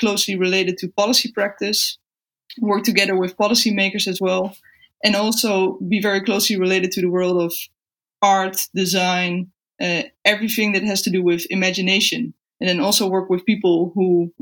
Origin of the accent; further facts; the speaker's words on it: Netherlands; I'm a researcher from the Netherlands. I work at Utrecht University